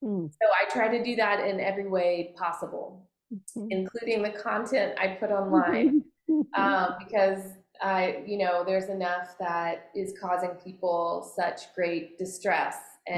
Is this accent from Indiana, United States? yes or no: no; Mississippi, United States; And I am a seventh generation of the county that I was raised in Mississippi.